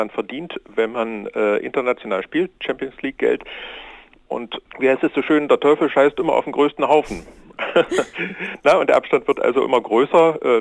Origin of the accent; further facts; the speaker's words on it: East Germany, Germany; Ich komme aus der DDR